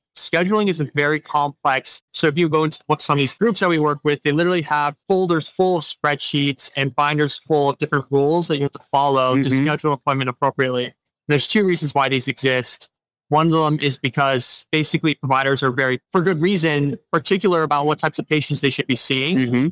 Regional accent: Minnesota, United States; So yeah, I grew up in Minnesota. My dad's a doctor, mom's an esthetician

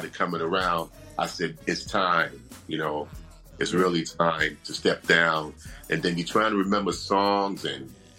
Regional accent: Brooklyn, New York, United States; also born or lived in Long Island; now in New Jersey, United States; Oh, I'm from Brooklyn, New York, originally. I moved out to Long Island for a little while

